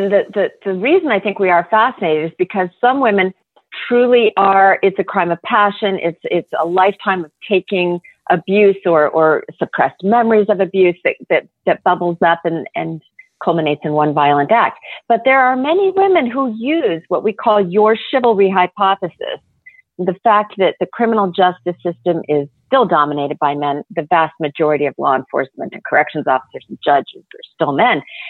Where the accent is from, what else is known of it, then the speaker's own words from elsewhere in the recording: Oklahoma, United States; I grew up in Oklahoma, so they have something called Everclear there.